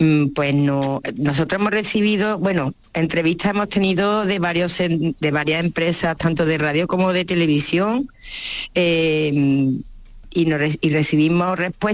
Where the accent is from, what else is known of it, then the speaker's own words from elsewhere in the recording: Córdoba, Andalusia, Spain; Mi apellido es del País Vasco, mi familia no lo es, todos somos andaluces y cordobeses